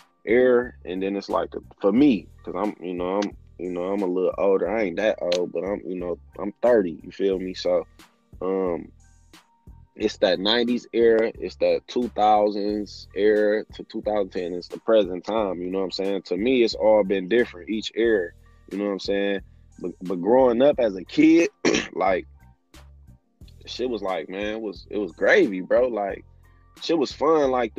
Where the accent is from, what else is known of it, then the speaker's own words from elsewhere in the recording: Michigan, United States; my mom worked at Henry Ford Hospital, bro. Like, I stayed on Finkel and Evergreen. My grandmother, I grew up really on Joy Road in Whitfield.